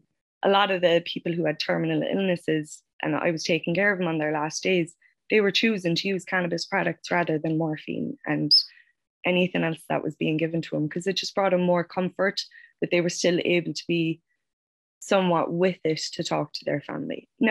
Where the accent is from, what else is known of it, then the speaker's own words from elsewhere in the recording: Ballyvolane, Munster, Ireland; also born or lived in Boston, United States; I was born in Boston and I lived here until I was about 8 or 9, and then we moved back to Ballyvlan. Lived in Ballyvlan then up until I was 21